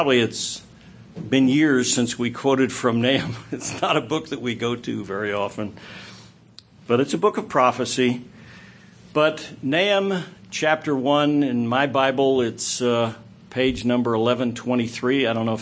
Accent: Scotland, United Kingdom; even though I'm Scottish

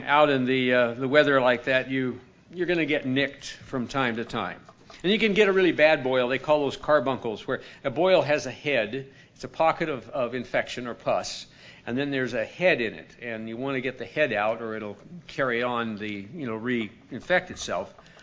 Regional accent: South Dakota, United States; I grew up in South Dakota most of my growing up years

